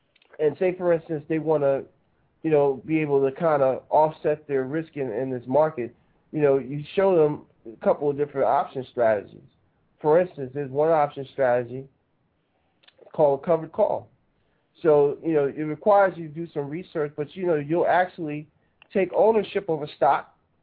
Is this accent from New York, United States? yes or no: yes; New York, United States; I'm from New York originally. I got some people that's up there.